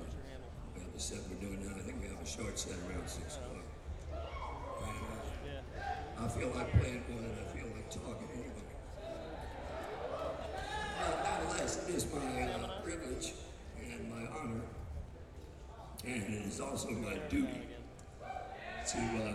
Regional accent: California, United States; Clarence White, who I grew up with in California.

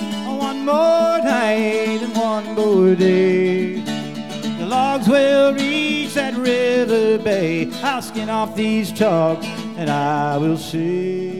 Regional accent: Wheeling, West Virginia, United States; Anyway, my hometown in Wheeling, West Virginia.

